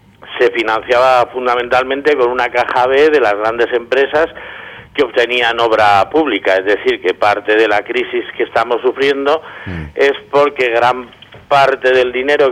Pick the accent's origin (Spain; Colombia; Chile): Spain; Galicia; yo que soy gallego